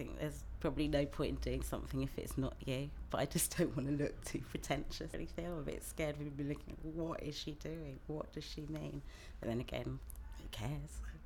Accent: Acton, London, United Kingdom; I'm an only child. I've been most of my life been in West London, different parts of it, but I grew up in Acton and I'm back in Acton now.

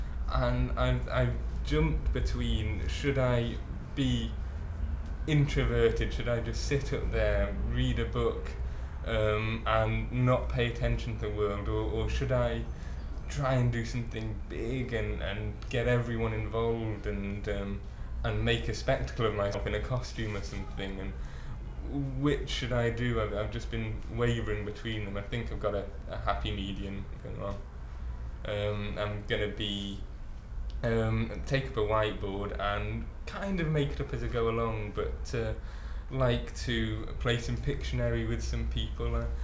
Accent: Stoke-on-Trent, West Midlands, United Kingdom; I'm 21 and I'm from Stoke-on-Trent.

